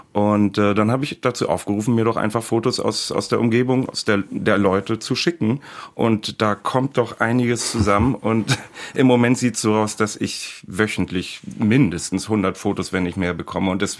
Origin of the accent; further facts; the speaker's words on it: Schleswig-Holstein, Germany; in meinem Heimatdorf in Schleswig-Holstein